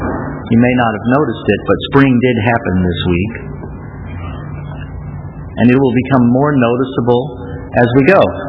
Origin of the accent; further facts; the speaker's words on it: United States; Because I'm afraid, being an American, that if I say the name of a town that I haven't said before, I might get it wrong.